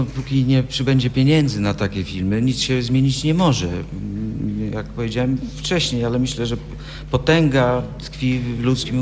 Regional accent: Lubusz Voivodeship, Poland; Pochodzę z Podstrzelec Kajeńskich, dokładnie z Rzekcina, urodziłem się w Drezdenku. Tutaj mieszkała większość mojej rodziny, miałem nawet narzeczoną w Lubsku, także tak, stąd pochodzę.

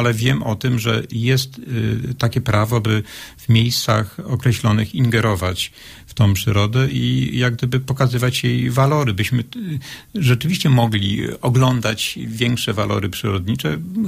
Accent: Gubin, Lubusz Voivodeship, Poland; w Gubinie, z którego pochodzę, byłem jednym z lepszych piłkarzy

